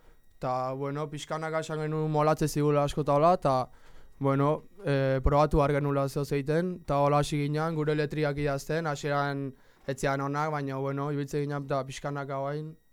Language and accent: Basque; Tolosa, Basque Country, Spain; Tolosakoa, 2000 urten jaio nintzen, martxoak irun